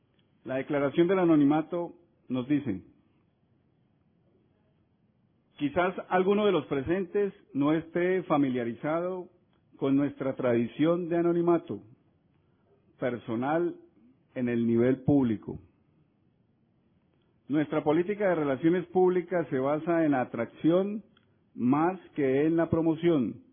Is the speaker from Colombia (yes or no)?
yes; Colombia; vengo de Colombia.